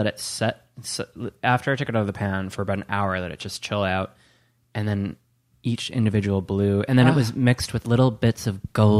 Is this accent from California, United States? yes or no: no; Wisconsin, United States; also born or lived in Spain; Now, I'm from Wisconsin, and I lived in Spain.